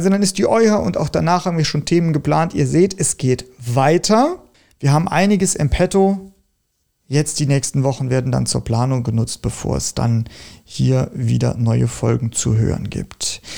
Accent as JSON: {"language": "German", "town": "Bitburg", "region": "Rhineland-Palatinate", "country": "Germany", "tie": "born or raised there", "said": "in Bitburg, wo ich aufgewachsen bin, ins Ferienlager"}